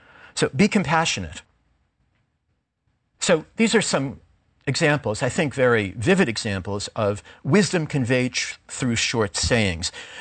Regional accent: New York, United States; Somehow, as a New Yorker, I think of New York officials and the New York police.

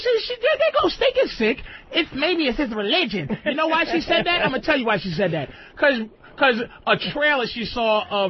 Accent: Boston, Massachusetts, United States; Eric in Boston, my hometown.

